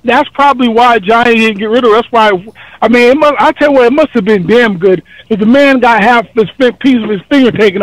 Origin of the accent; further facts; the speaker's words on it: Pennsylvania, United States; Actually, by the way, I'm not from Virginia. I'm from PA. I'm in Stroudsburg.